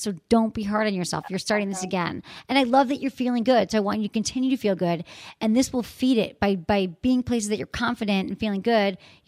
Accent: Michigan, United States; She's 24 from Michigan, my home state, and she's ready to go solo.

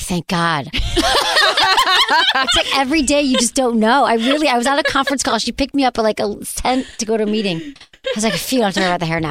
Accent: Michigan, United States; I'm from Michigan.

